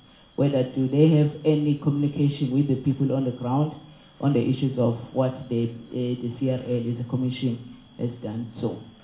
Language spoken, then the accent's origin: English; KwaZulu-Natal, South Africa; I'm from KwaZulu-Natal.